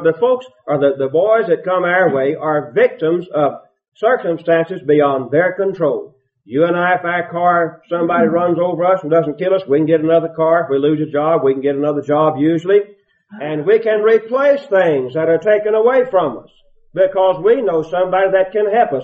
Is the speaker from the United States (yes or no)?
yes; Cheapside, Texas, United States; born there; I'm proud to be a Texan. You'd never know it, but I am. I'm glad I was born in Texas, Cheapside to be exact, about 80 miles west of here